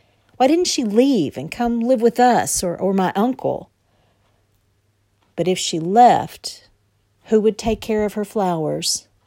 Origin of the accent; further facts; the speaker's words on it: Flatwoods, Kentucky, United States; I'm from Flatwoods, Kentucky